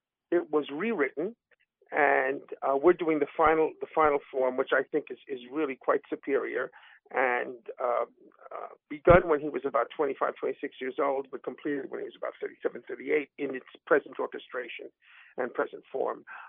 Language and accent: English; New York, United States; You know, being a New Yorker, it was easier